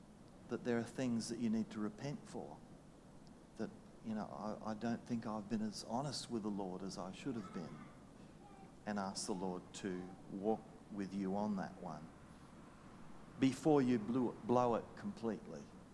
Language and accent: English; Indonesia; like the one I grew up in Indonesia amongst headhunters